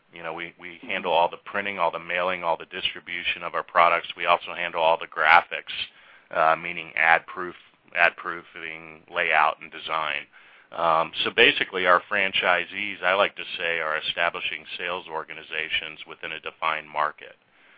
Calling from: Largo, Florida, United States; We're in Largo, Florida.

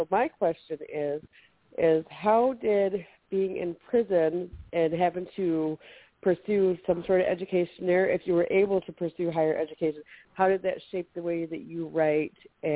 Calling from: Mount Pleasant, Michigan, United States; from Mount Pleasant, Michigan.

